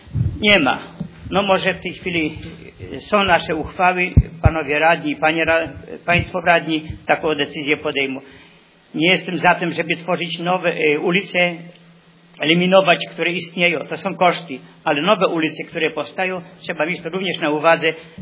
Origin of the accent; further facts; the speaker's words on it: Masovian Voivodeship, Poland; ja nie pochodzę ze wschodu, ja pochodzę z województwa mazowieckiego, ale sentymentem wielkim obdarzyłem tę ziemię, to miasto